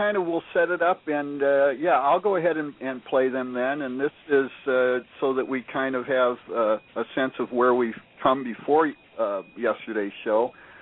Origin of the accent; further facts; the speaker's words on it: Minnesota, United States; from Minnesota, and I so love hearing our regional accent.